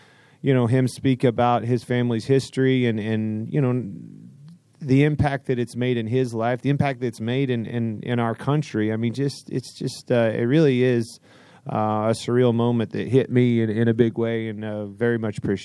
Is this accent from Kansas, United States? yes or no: yes; Kansas, United States; I mean, I'm from Kansas, man. I'm from a little town in Kansas